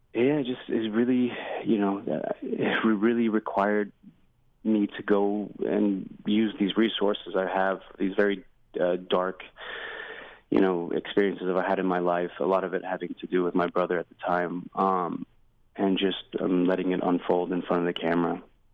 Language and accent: English; California, United States; And you know, I grew up in Orange County.